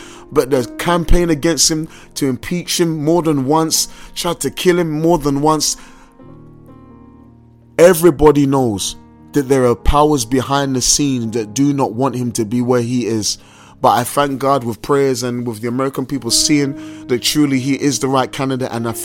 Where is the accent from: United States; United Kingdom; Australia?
United Kingdom; England; as you can tell by my accent, I live in London, England. I'm an Englishman